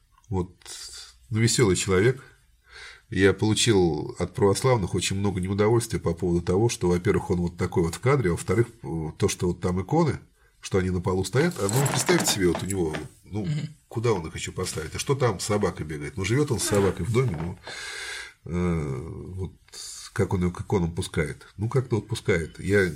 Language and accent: Russian; Samara, Samara Oblast, Russia; а я, как самарец, считаю ее своей.